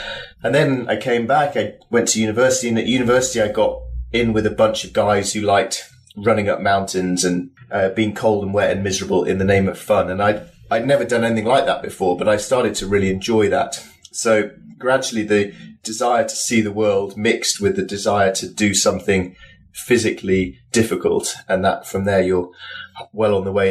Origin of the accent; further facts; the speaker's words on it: Yorkshire and the Humber, United Kingdom; I'm from Yorkshire, which is up in the north of England.